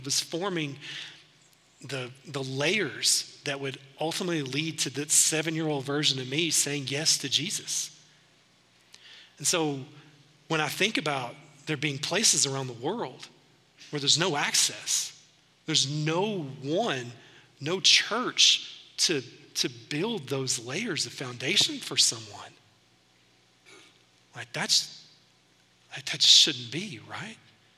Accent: Tennessee, United States; also born or lived in Seattle; I grew up in Tennessee. Over the course of 25 years of being married, we've moved around some. We've lived in some different places. Lived in Seattle for about 6 years. That was way different than East Tennessee.

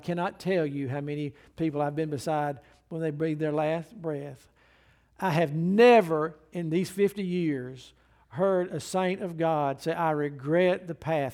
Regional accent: Alabama, United States; Because, I mean, I'm from Alabama, granted.

